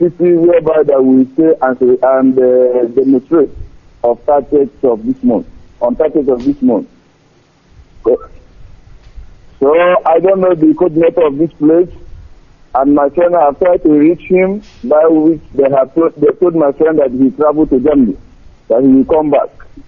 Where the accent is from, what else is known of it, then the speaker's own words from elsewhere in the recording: Enugu State, Nigeria; now in Italy; I'm calling from Italy. … from Wood Local Government Area, Enugu State.